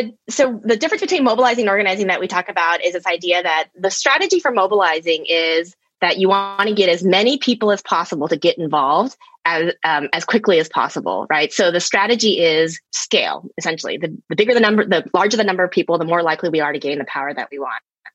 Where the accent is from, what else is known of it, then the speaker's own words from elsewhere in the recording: Texas, United States; I grew up in Texas, which is a pretty conservative southern state in the United States.